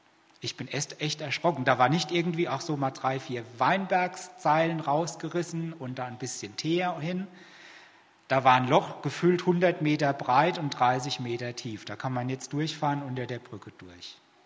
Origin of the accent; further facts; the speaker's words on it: Kirchheim, Germany; In Kirchheim gibt es bald eine Umgehungsstraße. Yeah. Ich komme aus Kirchheim, ich habe da 30 Jahre lang drauf gewartet.